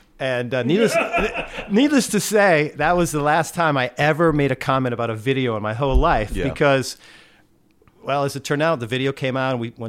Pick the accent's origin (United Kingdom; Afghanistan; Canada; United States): United States; Northeast; I know I'm from the Northeast, so I'm conditioned to think that anything that uses the word cold